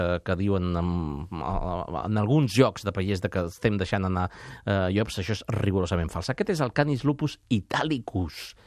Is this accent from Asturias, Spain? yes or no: no; Catalonia, Spain; vaig estar tota la meva infantesa i part de la meva joventut a les Gavarres